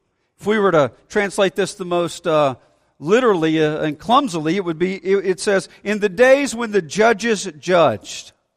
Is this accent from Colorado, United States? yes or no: no; Alabama, United States; You know, I grew up in Alabama and we had a lot of tornadoes.